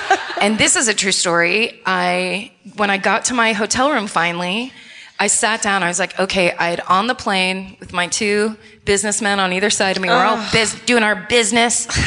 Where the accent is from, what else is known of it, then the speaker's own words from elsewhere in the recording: California, United States; I'm from California. We don't have states that close.